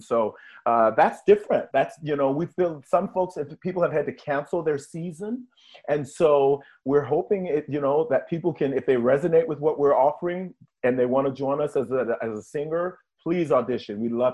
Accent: Virginia, United States; Well, I'm a native of the state of Virginia, Southern Virginia.

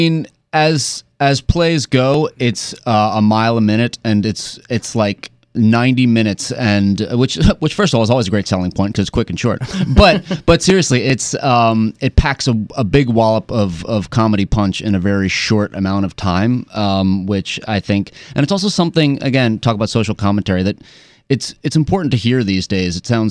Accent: Ellicott City, Maryland, United States; I grew up in Ellicott City, so closer to the Baltimore area

